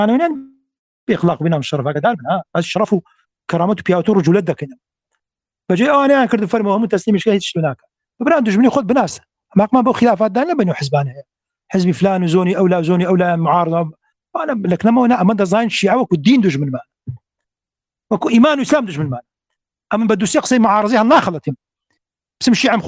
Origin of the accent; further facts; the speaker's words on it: Iraq; ديمقراسي انا والله عراقي